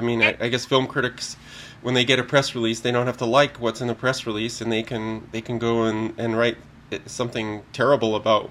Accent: Calgary, Alberta, Canada; my hometown of Calgary

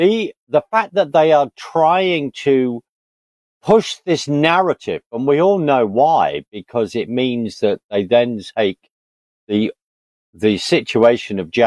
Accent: United Kingdom; I'm in the UK and I am British

